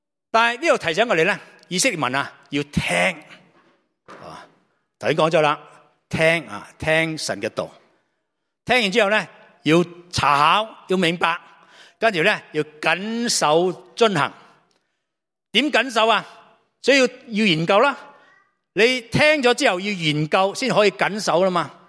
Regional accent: China; 以色列人都唔系几多啫，我中国人仲多啦

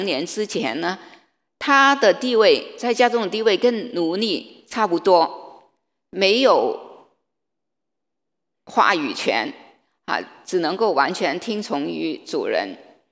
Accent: China; 我们中国人呢，过年的时候我们喜欢带些礼物去拜年。

